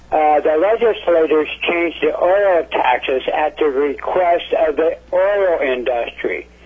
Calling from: Kasilof, Alaska, United States; I'm calling from Kasilak, Alaska.

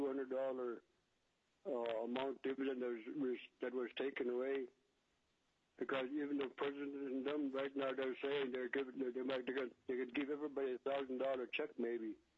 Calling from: Alaska, United States; I'm calling from Aurora, Alaska. I'm a district owner of the poorest regions in the state.

